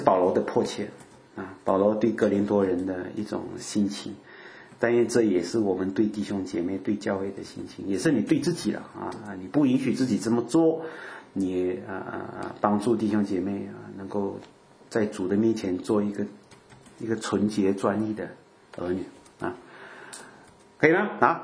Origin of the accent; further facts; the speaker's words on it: Malaysia; 我们是马来西亚人啊